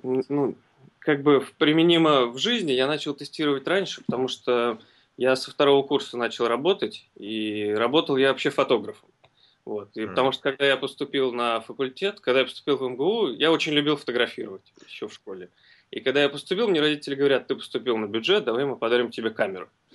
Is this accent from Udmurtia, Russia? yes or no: no; Moscow, Russia; Я родился и вырос в Москве, и закончил я Московский государственный университет, факультет биологический.